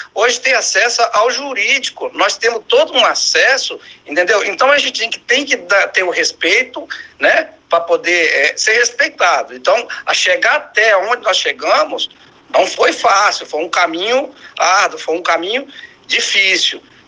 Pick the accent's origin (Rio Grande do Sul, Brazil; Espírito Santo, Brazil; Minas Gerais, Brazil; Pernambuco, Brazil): Espírito Santo, Brazil; Itaúnas; eu sou de Itaúnas, tento fazer o meu melhor aqui em Itaúnas